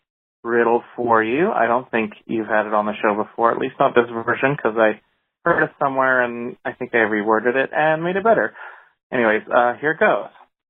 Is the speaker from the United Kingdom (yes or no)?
no; Canada; I'm going from Canada.